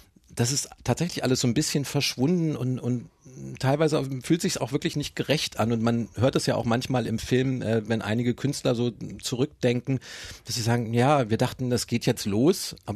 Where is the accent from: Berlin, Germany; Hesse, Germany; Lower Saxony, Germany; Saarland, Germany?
Berlin, Germany; ich komme aus Westberlin